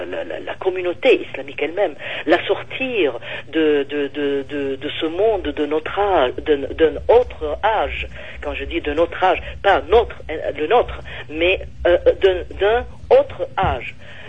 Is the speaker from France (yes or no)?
yes; France; Ah, nous, chez nous en France